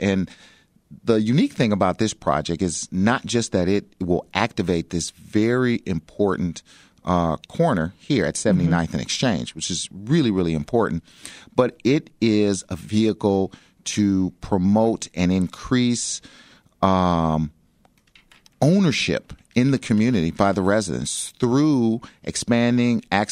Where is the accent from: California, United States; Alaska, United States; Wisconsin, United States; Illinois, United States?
Illinois, United States; Chicago; I grew up in South Shore.